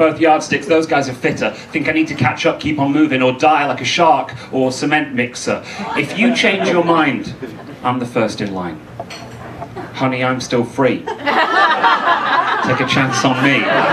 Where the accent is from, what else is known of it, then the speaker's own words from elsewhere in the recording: Manchester, North West England, United Kingdom; now in Oxford, United Kingdom; so I grew up in Manchester originally, and I wanted to be a beat poet.